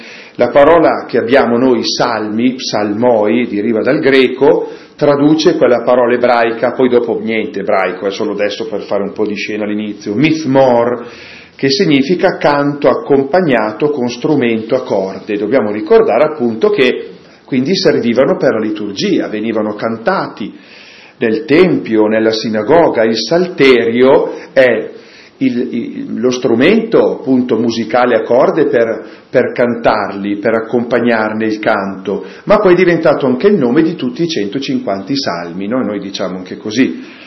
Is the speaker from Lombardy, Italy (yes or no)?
yes; Vidigulfo, Lombardy, Italy; born there; Sono nato a Vidigulfo, lo sapete dov'è? Comincia per V come Vigevano, diocesi di Pavia.